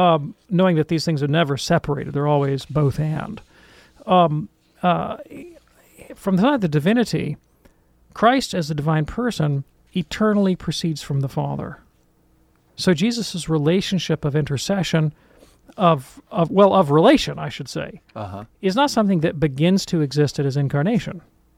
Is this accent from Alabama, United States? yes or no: yes; Alabama, United States; Like everything that I do as an American Alabamian.